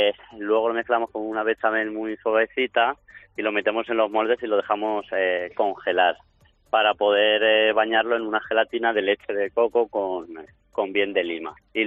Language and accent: Spanish; Fuentealbilla, Castilla-La Mancha, Spain; a nuestra provincia y a mi pueblo Fuentealbilla en Albacete